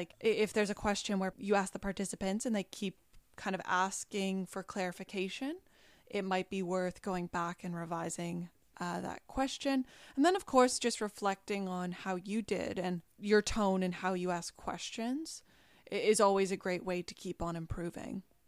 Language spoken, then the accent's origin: English; Canada; And not only because I'm Canadian and am very familiar with the snow